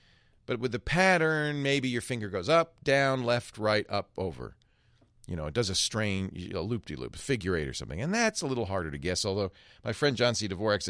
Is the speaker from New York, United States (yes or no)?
no; Providence, Rhode Island, United States; I grew up in Providence, which means I'm used to Gloucester, Mass.